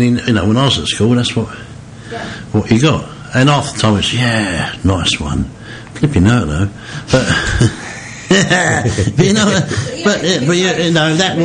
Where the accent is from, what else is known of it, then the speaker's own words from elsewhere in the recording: London, United Kingdom; born there; I was born in East London in 1972.